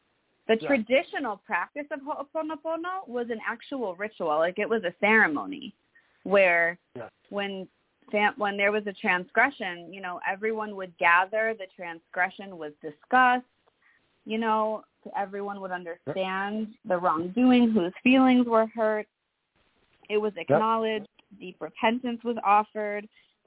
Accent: Midwest, United States; I still say sorry constantly because it's just, I'm from the Midwest and programmed into me, you know?

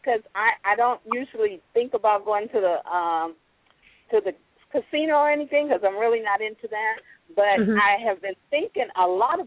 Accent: California, United States; now in Washington, D.C., United States; It is a California phone number, and I am from California

